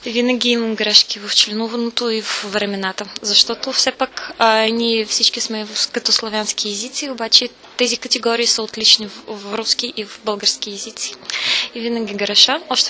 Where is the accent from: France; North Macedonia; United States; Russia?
Russia; Bulgarian is a second language; now in Bulgaria; Аз съм от Русия, обаче тук е много зелено